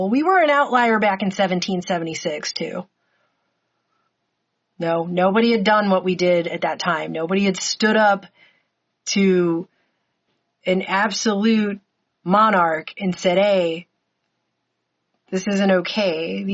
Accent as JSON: {"language": "English", "country": "United States", "said": "And I am now being told that as an American, it's radical."}